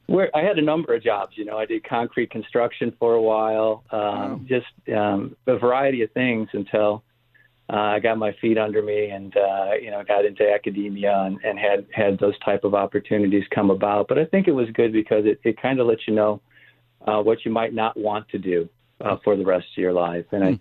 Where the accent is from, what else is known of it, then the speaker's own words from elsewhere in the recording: Indiana, United States; When I grew up, I grew up in Northwest Indiana.